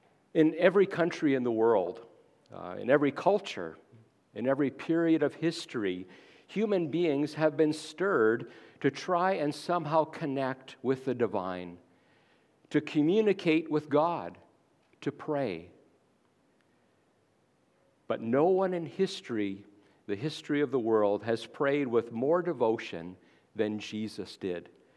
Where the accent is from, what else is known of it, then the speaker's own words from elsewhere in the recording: Canada; When I was in school growing up in Canada, every day at my public school, we said the Lord's Prayer at the beginning of the day.